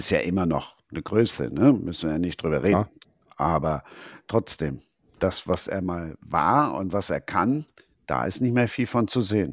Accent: Rhineland, Germany; Also als Rheinländer, ne, bin ich

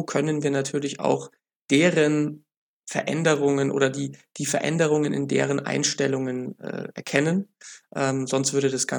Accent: Munich, Bavaria, Germany; Als Münchner hat man ja da schon irgendwie dann eine gewisse Berechtigung, Bayern-Fan zu werden.

